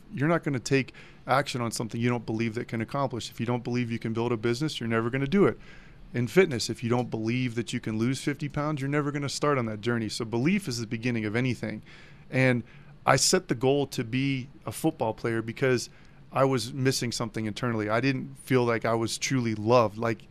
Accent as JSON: {"language": "English", "region": "Pennsylvania", "country": "United States", "tie": "born or raised there", "lives_now": "Denver, United States", "said": "I definitely didn't have a straight road to get here to Denver, and I grew up in Pennsylvania."}